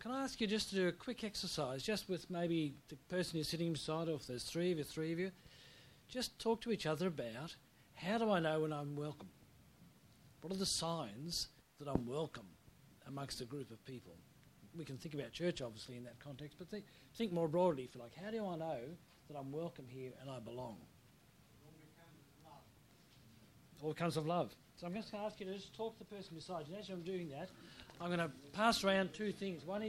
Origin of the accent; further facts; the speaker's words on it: Melbourne, Victoria, Australia; Or, I'm from Melbourne. You know, we dress with style.